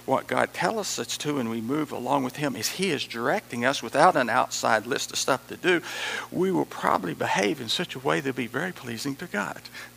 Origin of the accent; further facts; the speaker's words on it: Texas, United States; accent: West Texas; I'm from West Texas, and He can't nothing do with it.